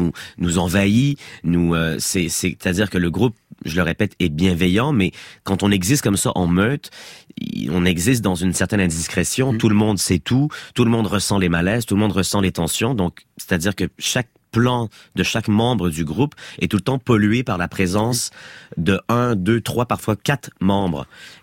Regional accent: Quebec, Canada; c'est des acteurs qui sont confirmés chez nous au Québec.

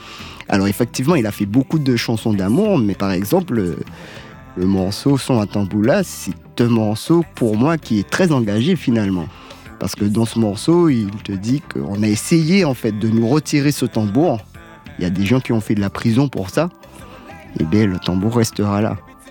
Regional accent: Tarbes, Occitanie, France; also born or lived in Bar-le-Duc / Guadeloupe; Je suis né à Bar-le-Duc. Mon père était militaire de carrière. Après, on a été vivre à Tarbes, dans le sud. Et à l'époque, donc moi je suis né en 85

